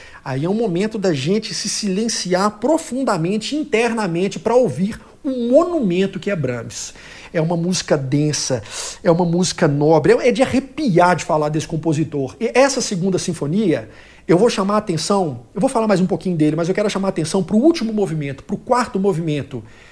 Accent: Minas Gerais, Brazil

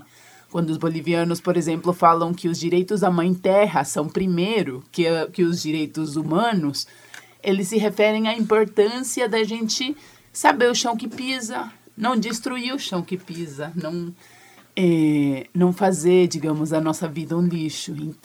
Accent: Venezuela; Portuguese is a second language; eu sou venezuelana, se alguma coisa no sotaque vocês perceberam é por conta disso

